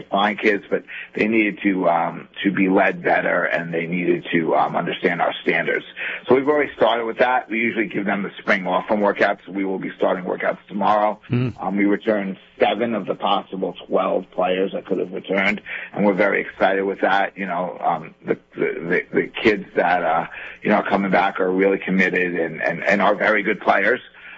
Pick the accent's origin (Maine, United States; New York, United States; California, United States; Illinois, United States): New York, United States; Glen Cove; also born or lived in Centereach / Dix Hills; I grew up in Glen Cove and lived in Center Reach and Dix Hills, and Long Island has still a special place in my heart